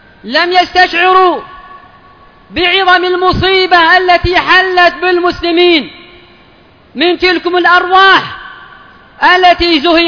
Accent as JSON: {"language": "Arabic", "country": "Yemen"}